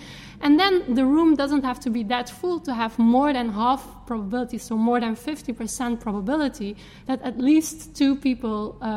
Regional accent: Belgium; so I was telling I was from Belgium

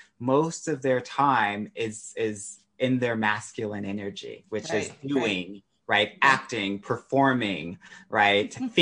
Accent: California, United States; I grew up in California, and that's made me really open-minded

